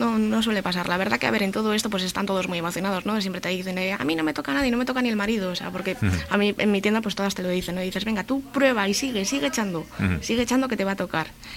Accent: Spain; aquí somos españoles, nos gusta la fiesta, el contacto y demás.

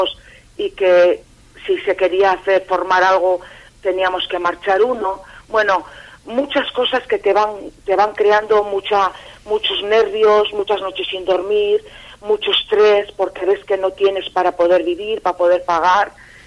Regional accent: Laredo, Cantabria, Spain; Es mi pueblo, le quiero con locura al pueblo y a la gente, para mí es el mejor pueblo

